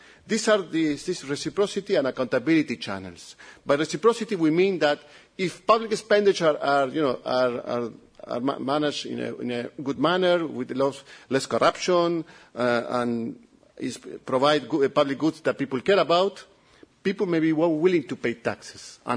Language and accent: English; Italy; accent: Italian; English is a second language; So I hope you understand my Italian accent, okay?